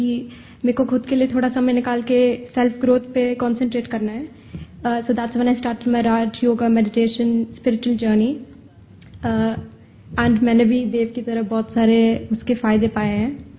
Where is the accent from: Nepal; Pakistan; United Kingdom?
United Kingdom; Reading, South East England; और मैं यूके में पली बड़ी हूँ। मैंने अपनी स्कूलिंग केंड्रिक से करी है जो रेडिंग में है और फिर मैंने हेनली ग्रामर स्कूल से अकाउंटेंसी पढ़ी।